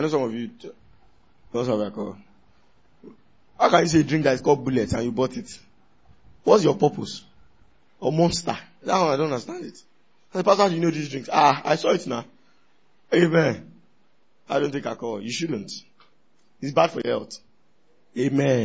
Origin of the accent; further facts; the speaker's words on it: Nigeria; What's Africans? I'm Nigerian. I'm not African.